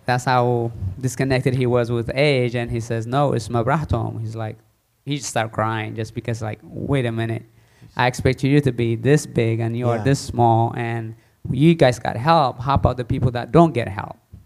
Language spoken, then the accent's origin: English; Eritrea; born there; I was born in Eritrea in the middle of a war that lasted for 31 years against Ethiopia.